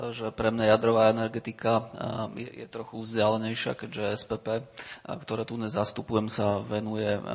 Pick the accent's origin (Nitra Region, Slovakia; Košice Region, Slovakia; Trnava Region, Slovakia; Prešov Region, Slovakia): Trnava Region, Slovakia; Trnava; keď som bol malý, tak som sa v Trnave, odkiaľ pochádzam, vždy pozeral